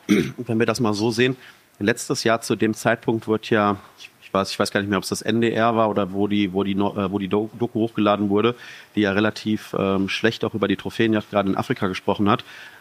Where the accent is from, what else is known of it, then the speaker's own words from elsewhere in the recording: Witten, North Rhine-Westphalia, Germany; born there; now in Hannover, Germany; Ja, ich bin ja nur in Hannover tatsächlich im Moment ansässig, aber ich bin ja hier in Witten geboren. Also insofern bin ich ja nur 15 Kilometer weiter weg.